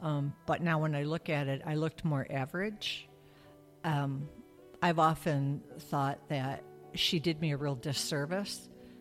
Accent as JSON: {"language": "English", "town": "Detroit", "region": "Michigan", "country": "United States", "said": "I'm from Detroit, Michigan."}